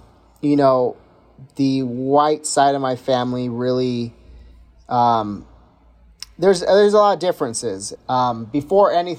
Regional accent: United States; And so having the two cultures, then obviously living in America, growing up in America, being American, you know, it's a whole other side of the way you think.

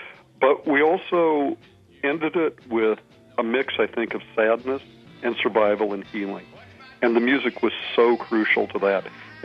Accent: Southwest, United States; I come from the Southwest. I was in a rock and roll band that had Chicano members in it at times.

